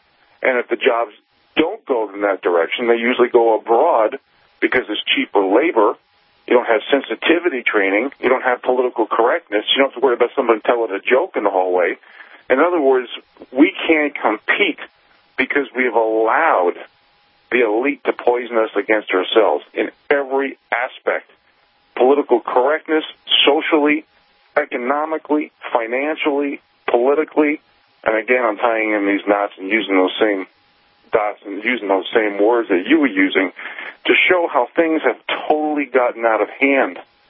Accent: United States; This is why we always have to speak up. Being an American at this time in history is not a spectator sport.

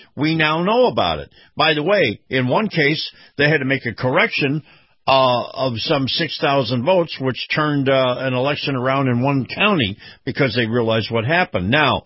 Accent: Florida, United States; For example, my home state of Florida, of all things

